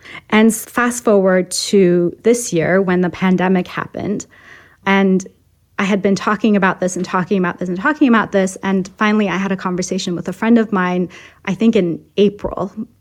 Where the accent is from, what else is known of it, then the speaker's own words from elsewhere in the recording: Iran; Even when I was growing up in Iran